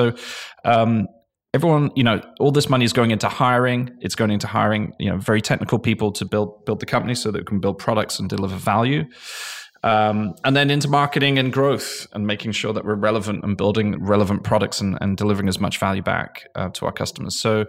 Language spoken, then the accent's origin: English; England, United Kingdom; now in United States; I'm English. I came from England.